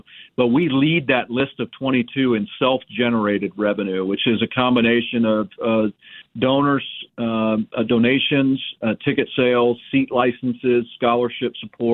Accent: Manhattan, Kansas, United States; So I started at Kansas State. I grew up in Manhattan.

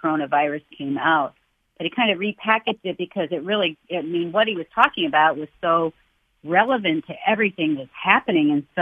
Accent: Ohio, United States; now in Michigan, United States; Oh, we're Buckeyes. Oh, we live in Michigan now, but we'll always be Buckeyes at heart. Don't tell the Michiganders that.

